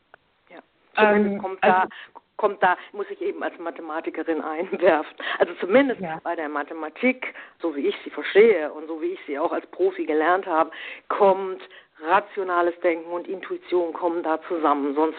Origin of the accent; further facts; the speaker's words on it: Germany; jetzt hätte ich beinahe gesagt, so ist das bei den Deutschen, aber ich darf das als Deutsche so sagen